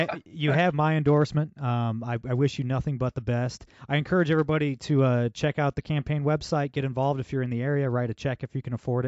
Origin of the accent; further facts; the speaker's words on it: Ohio, United States; In my home state of Ohio, as an example, Mike DeWine's terrible.